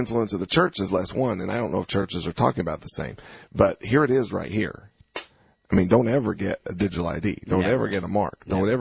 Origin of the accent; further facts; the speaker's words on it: the South, United States; I can remember being a little kid growing up in the South